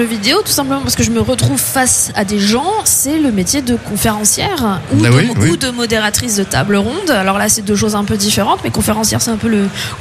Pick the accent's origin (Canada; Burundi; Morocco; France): France; Paris, Île-de-France; also born or lived in Bordeaux; Je viens de Paris, enfin de région parisienne à l'origine. J'ai vécu plusieurs années, enfin une quinzaine d'années à Bordeaux, et actuellement je suis en Bretagne et en pays de la Loire